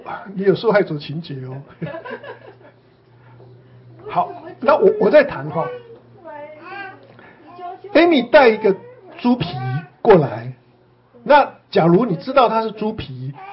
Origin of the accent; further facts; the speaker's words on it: Taiwan; 因为我们从小在台湾长大的